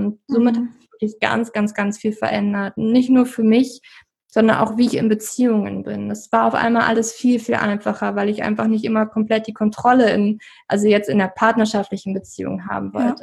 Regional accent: East Germany, Germany; Und da ist wieso, glaube ich, auch bei uns im Osten, sage ich schon

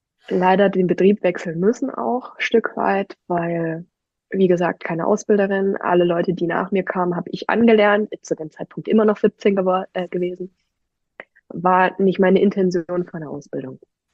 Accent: Leipzig, Saxony, Germany; Kurz zu mir … bin 25 Jahre, komme aus Leipzig und wohne jetzt seit 1.5. tatsächlich noch gar nicht so lange, jetzt im wunderschönen Zillertal, Österreich.

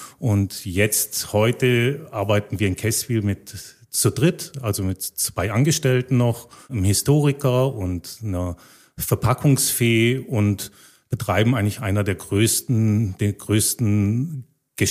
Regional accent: Konstanz, Baden-Württemberg, Germany; now in Switzerland; Also ich komme aus Konstanz am Bodensee, bin dort geboren, bin seit knapp 15 Jahren in der Schweiz, fühle mich hier sehr wohl

